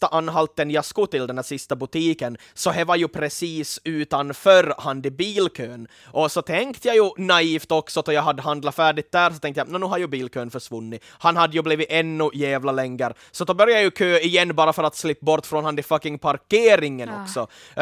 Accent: Ostrobothnia, Finland; Mind you, jag är uppvuxen i Österbotten.

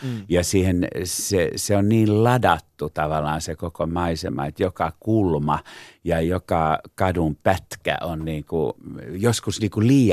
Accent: Pori, Satakunta, Finland; mä olen Porista kotoisin syntynyt 1950 Porin kaupungissa.

